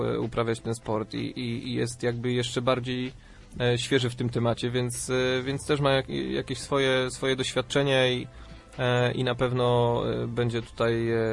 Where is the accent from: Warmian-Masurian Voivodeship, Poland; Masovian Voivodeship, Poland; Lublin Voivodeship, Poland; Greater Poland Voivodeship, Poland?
Greater Poland Voivodeship, Poland; Wrocław niedaleko, ale wiadomo, że jestem z Leszczyńskiego, byłego Leszczyńskiego województwa, także byłbym całkiem blisko